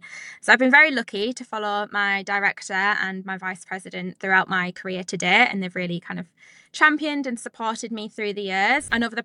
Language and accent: English; United Kingdom; If you can't tell by my accent, I'm from the UK.